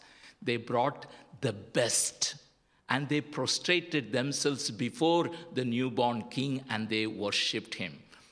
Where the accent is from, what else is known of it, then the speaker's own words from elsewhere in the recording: India; I grew up in India.